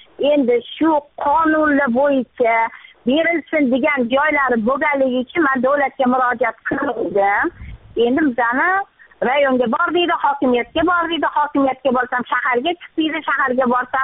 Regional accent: Tashkent, Uzbekistan; born there; Toshkent shahrida tug'ilganman. Oldin Akmal Ikrom tumanida yashaganman. 11-chi mavzi 61-chi uy 47-chi xonadonda.

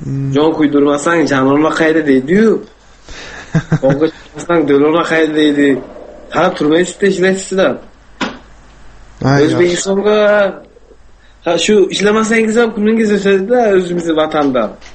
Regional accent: Bukhara, Bukhara Region, Uzbekistan; now in United States; Yo'q, Buxorodanman aka.

